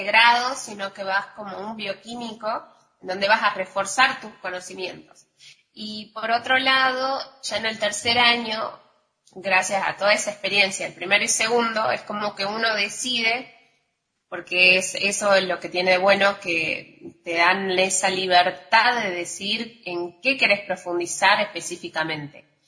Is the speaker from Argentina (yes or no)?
yes; Salta, Argentina; Yo soy particularmente de Salta